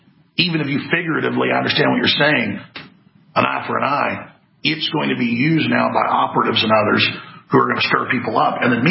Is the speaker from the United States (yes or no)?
yes; Dallas, Texas, United States; But I mean, I grew up in Dallas, Texas, in just the most insane situation where everybody got in fights